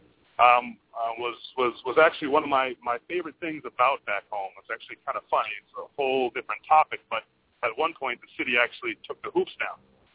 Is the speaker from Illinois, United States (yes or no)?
no; Grand Forks, North Dakota, United States; I'm from North Dakota originally, but there was the town I'm from is Grand Forks